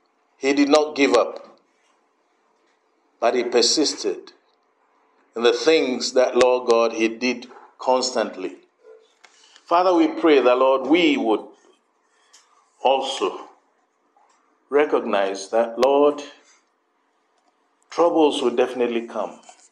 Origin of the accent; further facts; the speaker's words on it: Ghana; moved away as an adult; now in United Kingdom; Originally, I come from Ghana. Those who do not know, Ghana in West Africa. You know, I've been here for Next year will be 40 years that I've been in the UK.